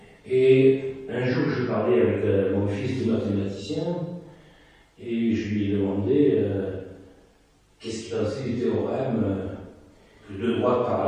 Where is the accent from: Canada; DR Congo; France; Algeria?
France; Port-Saint-Louis-du-Rhône, Provence-Alpes-Côte d'Azur; moi je suis originaire de Camargue, le cœur de la Camargue, pour Saint-Louis-du-Rhône.